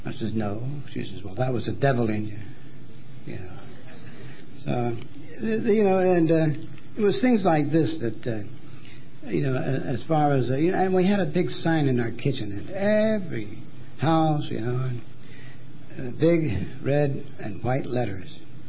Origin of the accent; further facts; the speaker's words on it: Scotland, United Kingdom; born there; I was born in Scotland